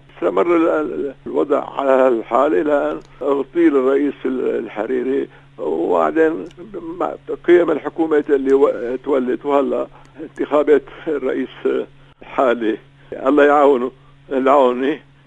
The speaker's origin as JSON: {"language": "Arabic", "town": "Beirut", "region": "Beirut Governorate", "country": "Lebanon", "said": "أنا من بيروت وخدم منزلي وحرق منزلي"}